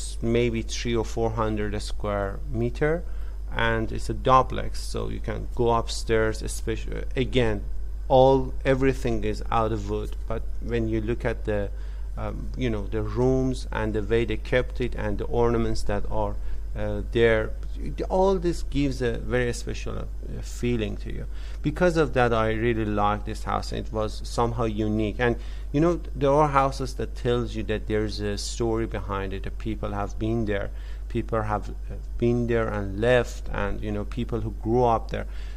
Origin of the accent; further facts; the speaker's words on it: Tehran, Tehran Province, Iran; English is a second language; This is not from where I come from. So I come from Tehran.